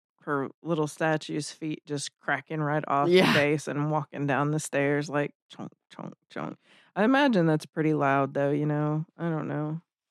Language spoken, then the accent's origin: English; United States; I'm an American.